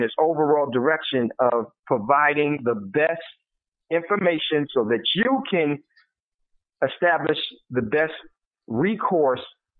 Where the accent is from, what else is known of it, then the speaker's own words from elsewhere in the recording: New York and New Jersey area, United States; I grew up in the New York and New Jersey area.